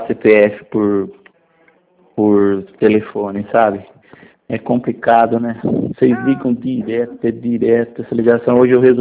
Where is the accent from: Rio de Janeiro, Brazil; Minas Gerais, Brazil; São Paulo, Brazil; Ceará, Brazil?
São Paulo, Brazil; Araras; Eu sou de Arara.